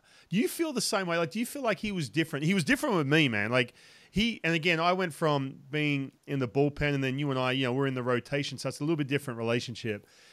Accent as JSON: {"language": "English", "country": "Australia", "said": "I'm not going to sit here and go, oh, I came from Australia."}